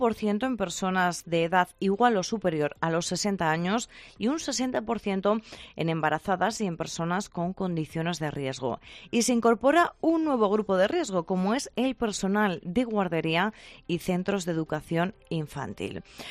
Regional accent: Castilla-La Mancha, Spain; Como buen manchego, manchega, estoy segura de que la respuesta es afirmativa.

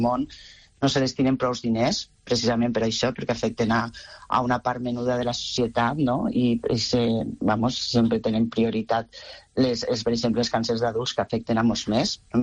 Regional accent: Benicarló, Valencian Community, Spain; nosaltres som de Benicarló, de la província de Castelló.

